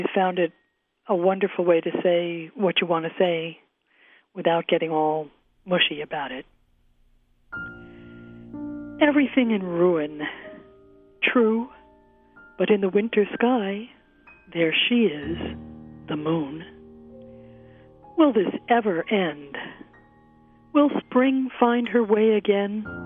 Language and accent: English; New York City, New York, United States; I'm from New York City.